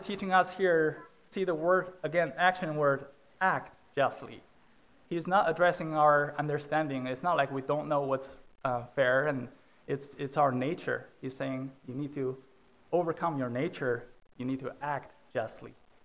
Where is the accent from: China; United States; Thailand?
China; You know, growing up in China, when people were poor, it didn't affect them day-to-day life.